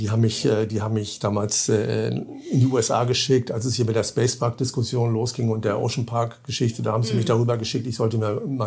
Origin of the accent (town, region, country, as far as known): Bremen, Germany; born or raised there